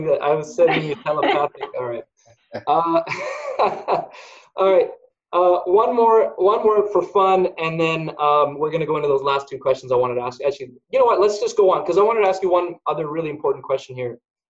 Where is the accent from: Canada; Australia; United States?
Canada; I say your because I'm Canadian.